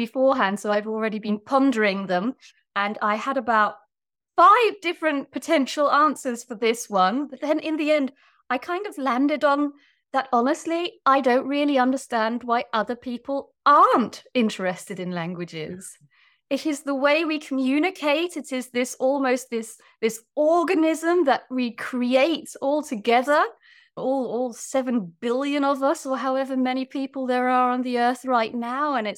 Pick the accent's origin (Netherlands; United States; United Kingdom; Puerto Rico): Netherlands; Tilburg, North Brabant; I grew up in the Netherlands, but with an English or a British mother, as you can hear from my accent probably. And I kind of grew up in an underprivileged neighborhood in Tilburg, which is in the south.